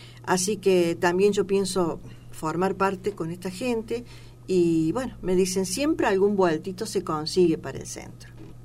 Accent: Argentina; Ya nos hemos reunido a compartir una comidita, como todos argentinos, ¿viste?

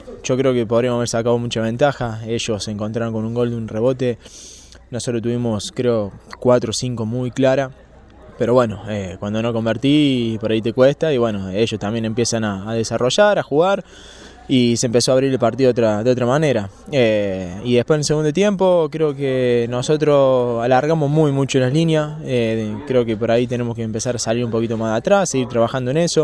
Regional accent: Río Tercero, Córdoba, Argentina; Oriundo acá de Río Tercero.

